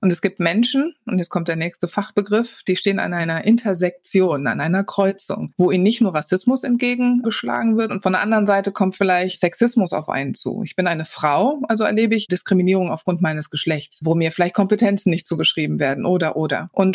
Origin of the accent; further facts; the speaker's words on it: Wuppertal, North Rhine-Westphalia, Germany; born there; ich bin in Wuppertal geboren